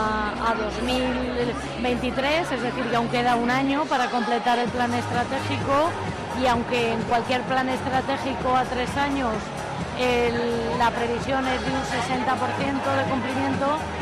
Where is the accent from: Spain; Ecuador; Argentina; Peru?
Spain; Alicante, Valencian Community; como buena alicantina me gusta mucho nuestras fiestas grandes